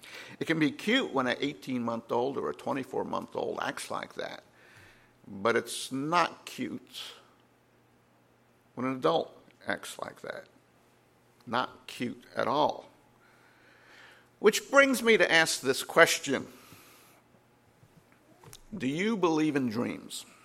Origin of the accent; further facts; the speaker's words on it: North Carolina, United States; I think I'm from North Carolina, of course, and we left. It was so cloudy and rainy and 40 degrees or so.